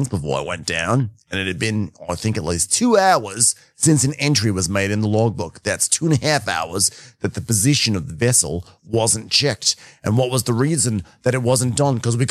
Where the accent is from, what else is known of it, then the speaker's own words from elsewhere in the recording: Port Chester, New York, United States; Please let me talk about growing up in Port Chester, New York.